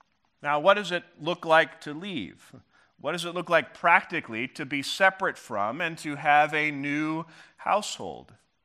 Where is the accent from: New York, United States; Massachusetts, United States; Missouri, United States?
Missouri, United States; You know, Christy and I were we grew up in Missouri. Both of our parents lived in Missouri. When we first got married, we stayed in Missouri